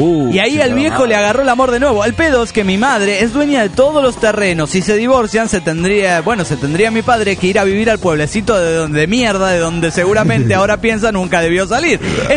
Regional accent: Quito, Pichincha, Ecuador; de Quito, Ecuador.

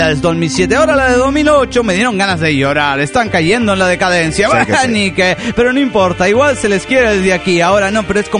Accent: Guaymas, Sonora, Mexico; no soy de Mendoza, pero bueno, de Sonora, México

